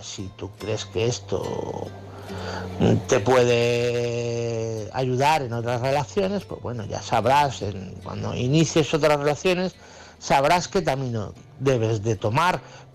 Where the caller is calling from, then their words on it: Toledo, Castilla-La Mancha, Spain; Un abrazo a todos los participantes, como cada noche en estas noches frías, frías de nuestro país.